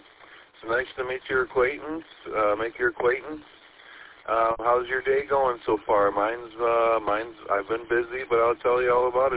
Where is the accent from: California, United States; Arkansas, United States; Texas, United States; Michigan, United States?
Michigan, United States; Saginaw; I'm from Saginaw, coming at you from the Saginaw of your repeaters there.